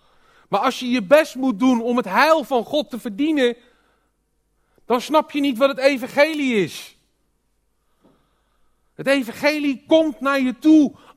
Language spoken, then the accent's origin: Dutch; North Brabant, Netherlands; Ik hoor zoveel mensen bij ons in Brabant waar veel minder gelovigen wonen.